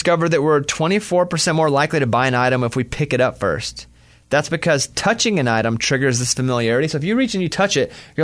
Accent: Arkansas, United States; Because, listen, I grew up in Arkansas, camped constantly.

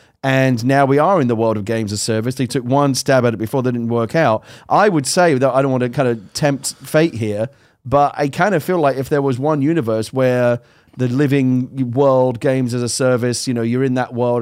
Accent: United Kingdom; as a Brit

